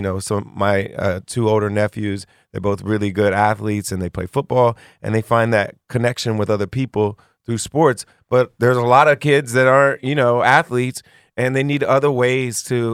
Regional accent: Springfield, Ohio, United States; moved away as an adult; now in Philadelphia, United States; I grew up in Springfield, Ohio. I came to Philadelphia to go to college, but I grew up in Springfield, Ohio

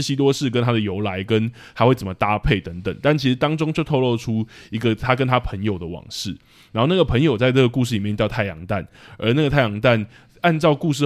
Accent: Taiwan; 就是我是台湾人

